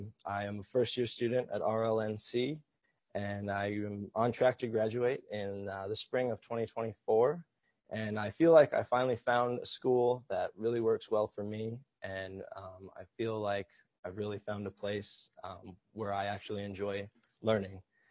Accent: Bemidji, Minnesota, United States; But I grew up about 40 miles south of the reservation in a small lakeside town of Bemidji, Minnesota. Although I was born and raised in Bemidji

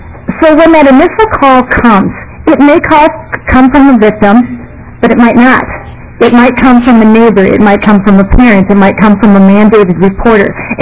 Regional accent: Blooming Prairie, Minnesota, United States; We have a high school teacher in my hometown of Blooming Prairie

